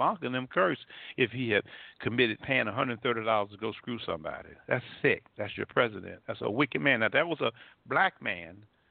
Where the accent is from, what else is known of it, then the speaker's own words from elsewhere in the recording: United States; I'm an American. And I'm an American soldier. I'm a veteran.